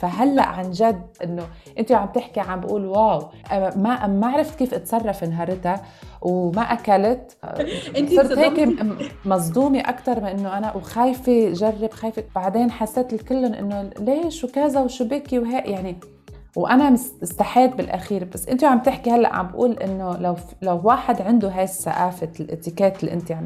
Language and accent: Arabic; Lebanon; now in United Arab Emirates; يعني انا صار عندي هيدي الكالتشر شوك اذا فينا نسميها لما نقلت من لبنان على الامارات.